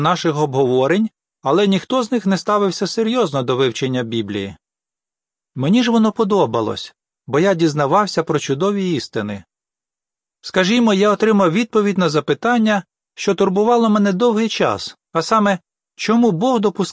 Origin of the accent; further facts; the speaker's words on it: Italy; Я народився в Італії у 1943 році. Ми з братами і сестрами виростали в маленькому селі. Батько займався сільським господарством і теслярством. Тато з мамою виховували нас як відданих католиків.